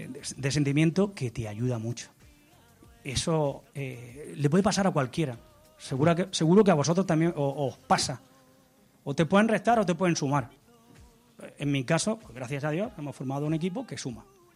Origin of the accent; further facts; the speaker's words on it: Almería, Andalusia, Spain; Yo salí de Almería, me forjé en Almería, me forjé en Andalucía